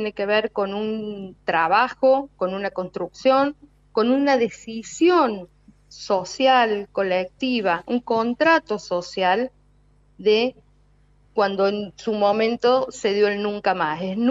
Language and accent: Spanish; Argentina; la marcha del 24 nos convoca a todos como ciudadanos argentinos en defensa de los derechos humanos